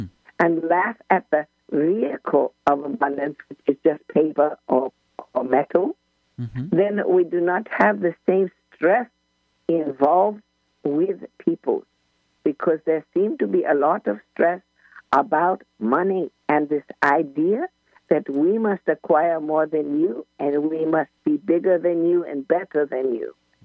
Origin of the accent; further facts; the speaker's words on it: India; I am from India, so I would put it in terms of my religion from India.